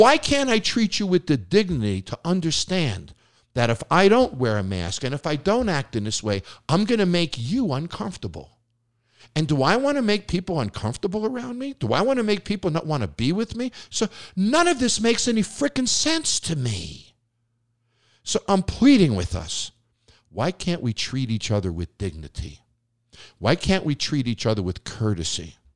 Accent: New York, United States; Yeah, and then when I grew up on Long Island, we used to take boats across to Westport and to Connecticut all the time as well.

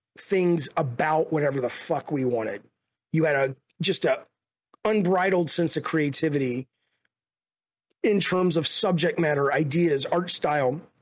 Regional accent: Alabama, United States; Preacher really represent Preacher because of growing up in Alabama and just how conservative and racist and, you know, religious it was.

